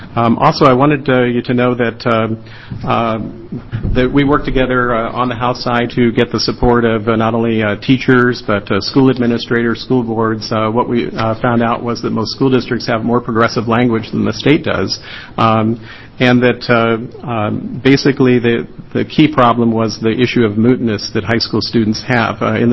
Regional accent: Portland, Oregon, United States; I'm from Portland, Oregon.

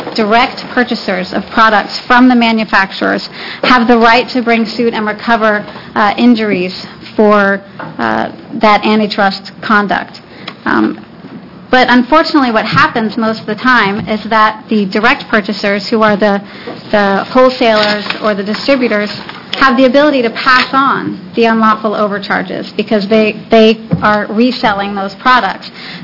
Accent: Portland, Oregon, United States; I'm an attorney from Portland.

